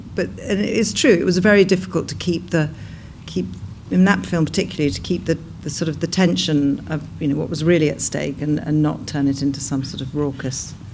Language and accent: English; South West England, United Kingdom; born there; I was born in Cornwall, yeah.